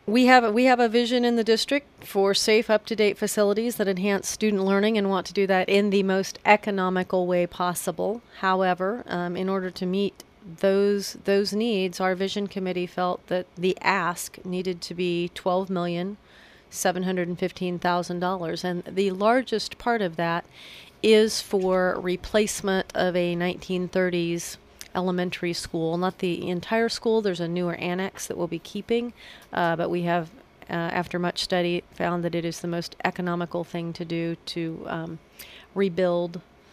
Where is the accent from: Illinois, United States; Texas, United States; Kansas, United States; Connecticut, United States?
Kansas, United States; I am from the area. I am born and raised in Montgomery County, and so I have a long history here and deep roots to the area.